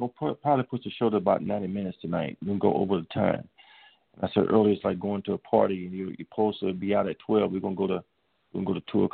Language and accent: English; Louisiana, United States; now in New York, United States; I tell people I'm from Louisiana, small town. But we learn from each other. I tell people I live in New York, though.